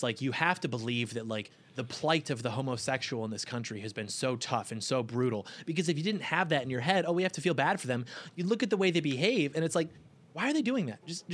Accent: Michigan, United States; We grew up 20 minutes outside of Detroit.

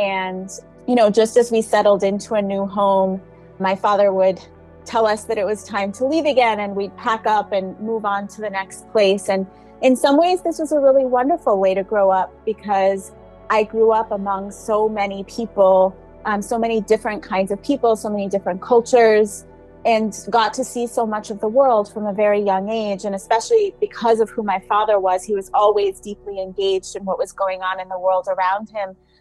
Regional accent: Dar es Salaam, Tanzania; born there; So I was born in Dar es Salaam, Tanzania, and I was born there because my father worked for a UN agency. My father was from Ghana, and my mother is Armenian American

